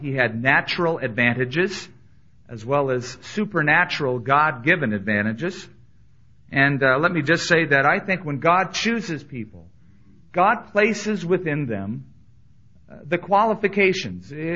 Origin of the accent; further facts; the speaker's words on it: California, United States; But it just so happened that I came from Southern California.